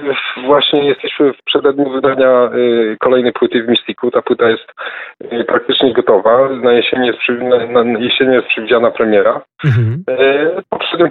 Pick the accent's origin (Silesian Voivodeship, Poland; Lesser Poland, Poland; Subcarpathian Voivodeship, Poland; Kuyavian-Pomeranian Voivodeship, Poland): Kuyavian-Pomeranian Voivodeship, Poland; Bydgoszcz; jesteśmy z tego samego miasta, pochodzimy z Bydgoszczy